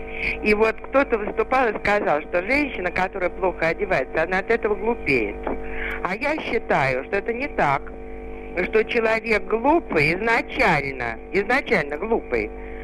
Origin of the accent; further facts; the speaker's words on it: Moscow, Russia; Я москвичка.